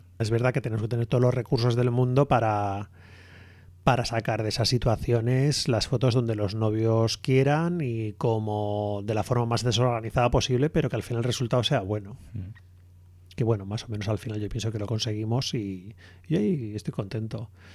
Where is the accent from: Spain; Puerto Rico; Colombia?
Spain; Basque Country; Y al final siempre le acabo con la misma conclusión. Somos vascos y necesitamos oscuridad.